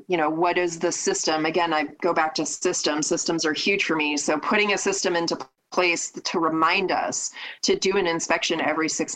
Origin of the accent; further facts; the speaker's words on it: Oregon, United States; Yeah, so born and raised in Oregon. I'm part of a mixed family.